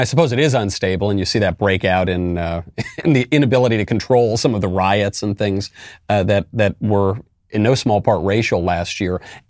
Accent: New York, United States; for all of my life, especially growing up in New York, I look up at billboards and images

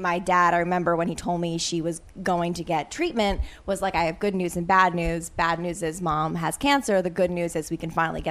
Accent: New York City, New York, United States; well, I was born in New York on the Upper West Side and my mom.

